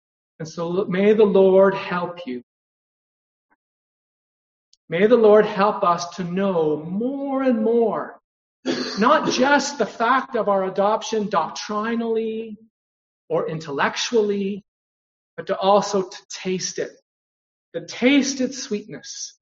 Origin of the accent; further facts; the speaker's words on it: Canada; I'm a man, I'm a Canadian, I'm a father, I'm a husband, I'm a priest.